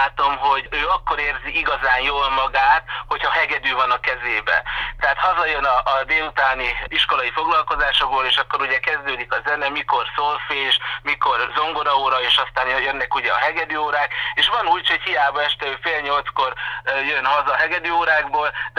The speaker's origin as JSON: {"language": "Hungarian", "town": "Cigánd", "region": "Borsod-Abaúj-Zemplén", "country": "Hungary", "tie": "born or raised there", "said": "a citera muzsikáján nőttünk föl Szilárd testvéremmel annak idején Cigándon"}